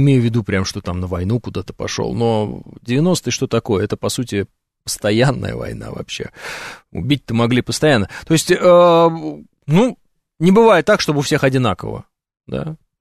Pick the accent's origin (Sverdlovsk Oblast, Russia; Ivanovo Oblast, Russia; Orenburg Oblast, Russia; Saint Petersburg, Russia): Orenburg Oblast, Russia; А вот я же просто из Оренбургской области, я примерно знаю, какая там земля, да?